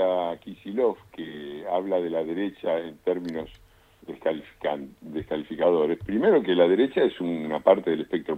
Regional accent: Avellaneda, Buenos Aires Province, Argentina; moved away as an adult; yo me crié en Avellaneda, hasta que cumplí 30 años, de 1957 a 1987, en que me fui a Italia, viví en Avellaneda, y me fui en el 87

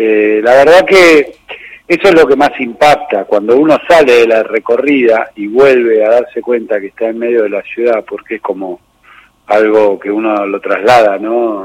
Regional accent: Argentina; todos los argentinos y argentinas

